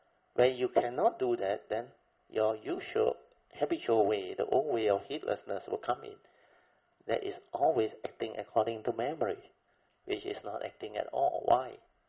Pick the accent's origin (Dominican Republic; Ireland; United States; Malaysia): Malaysia; We are especially Malaysian, no?